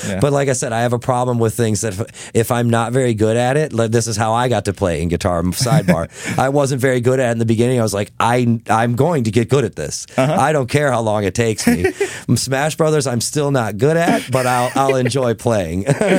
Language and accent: English; Wisconsin, United States; I grew up in Wisconsin, so I feel like I got diet Canada.